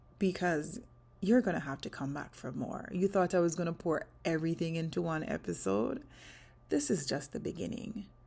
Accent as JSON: {"language": "English", "region": "Portland", "country": "Jamaica", "tie": "born or raised there", "said": "So, let's talk about my roots. I was raised in Portland, Jamaica, where life taught me to be resourceful, grit, and how to create something out of nothing."}